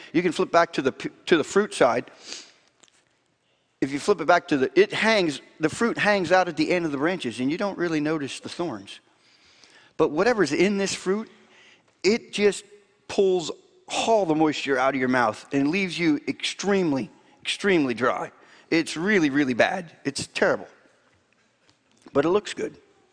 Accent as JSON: {"language": "English", "region": "Florida", "country": "United States", "tie": "born or raised there", "said": "I grew up in Florida, and as a junior high kid, I would go stomping in the swamp"}